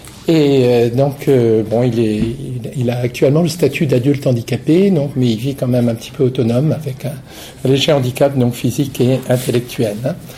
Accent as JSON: {"language": "French", "region": "Brittany", "country": "France", "tie": "born there", "said": "je suis né dans le Finistère en 1948, à une époque, vous voyez, où la religion était encore très traditionnelle. Et en fait, bon, j'avais des parents pratiquants"}